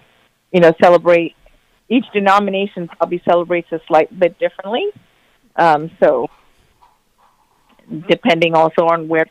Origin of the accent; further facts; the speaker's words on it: Philadelphia, Pennsylvania, United States; I remember as a child growing up in Philadelphia, I was part of a ecumenical choir